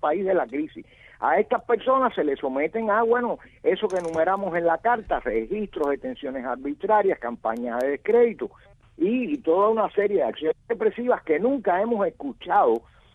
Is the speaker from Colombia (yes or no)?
no; Cuba; Nosotros, como cristianos, como cubanos, como defensores de derechos humanos, hemos hecho nuestra parte